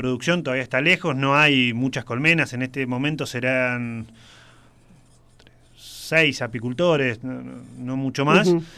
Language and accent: Spanish; Buenos Aires, Argentina; De Buenos Aires.